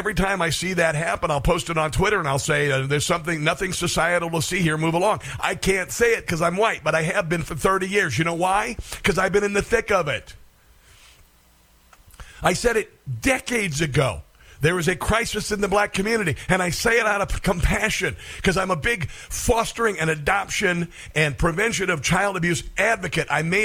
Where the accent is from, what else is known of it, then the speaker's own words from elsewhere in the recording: Iowa, United States; I'm a kid from Iowa